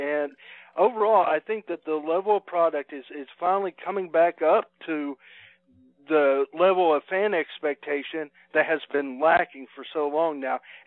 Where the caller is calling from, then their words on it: Kentucky, United States; Otherwise … I'm calling from Kentucky.